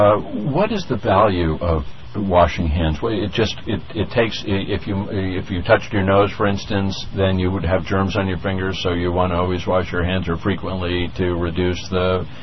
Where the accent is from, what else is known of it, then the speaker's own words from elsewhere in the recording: Massachusetts, United States; I was brought up in Massachusetts, and those winters were very, very dry.